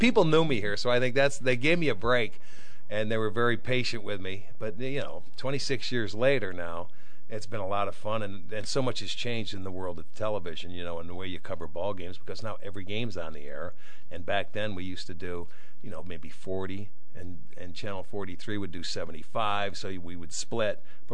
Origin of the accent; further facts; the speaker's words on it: Cleveland, Ohio, United States; I'm from Cleveland, man.